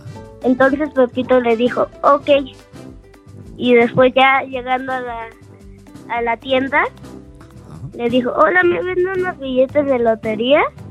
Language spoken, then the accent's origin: Spanish; Mexico; De México.